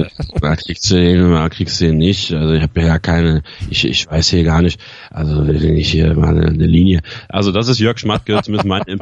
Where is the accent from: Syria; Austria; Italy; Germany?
Germany; muss ich als Deutscher das mitmachen, weil es gibt andere Probleme in Deutschland